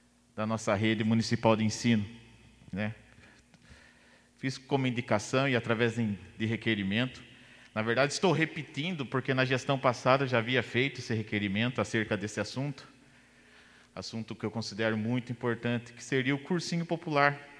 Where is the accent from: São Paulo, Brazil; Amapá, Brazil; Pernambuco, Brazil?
São Paulo, Brazil; Capivari; capivariano, nascido e criado na Vila Isildinha.